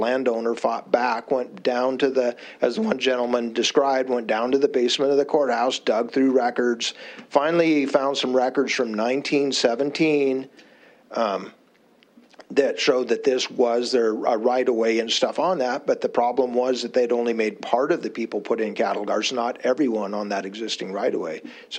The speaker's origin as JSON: {"language": "English", "region": "Montana", "country": "United States", "said": "I come from Dawson County, Eastern Montana."}